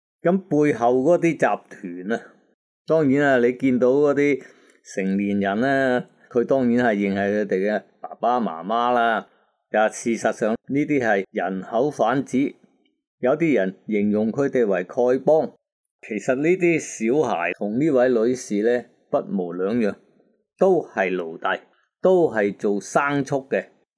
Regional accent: Hong Kong; 我们香港人

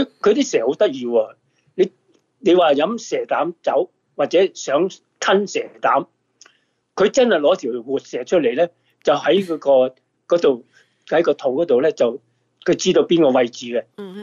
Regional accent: Guangdong, China; 喺我哋廣東人嚟講

